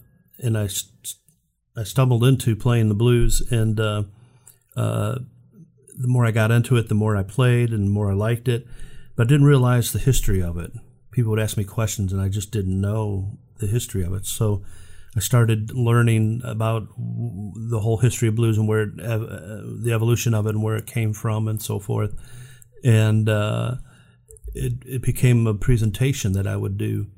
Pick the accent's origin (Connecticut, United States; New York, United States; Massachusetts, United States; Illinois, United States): Illinois, United States; Chicago; And but I was born and raised in Chicago, and so I heard the blues.